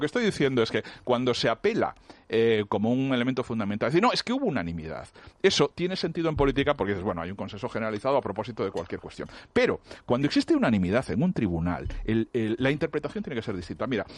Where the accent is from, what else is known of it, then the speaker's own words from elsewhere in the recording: Lugo, Galicia, Spain; No, de Lugo, yo soy de Lugo.